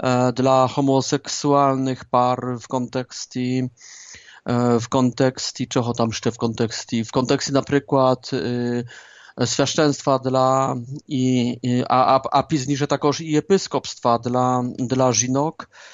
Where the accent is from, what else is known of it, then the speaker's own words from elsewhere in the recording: Poland; А як Поляк, ще додам